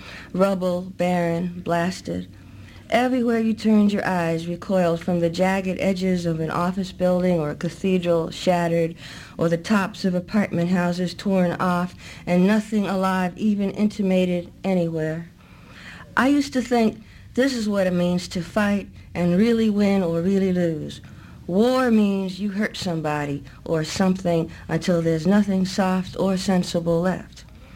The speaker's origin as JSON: {"language": "English", "town": "Brooklyn", "region": "New York", "country": "United States", "tie": "born or raised there", "moved": "yes", "said": "I come from Brooklyn, and I grew up fighting, and I grew up and I got out of Brooklyn"}